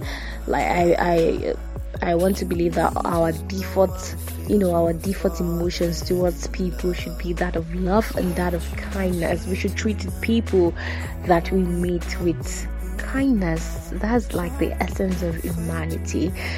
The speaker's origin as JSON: {"language": "English", "country": "Nigeria", "said": "In case you don't know, I'm Nigerian."}